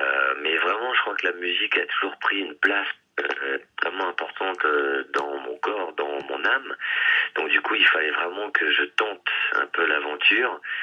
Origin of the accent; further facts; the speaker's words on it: Malakoff, Île-de-France, France; J'ai grandi à Malakoff, je vis en banlieue parisienne, donc je suis un semi-parisien.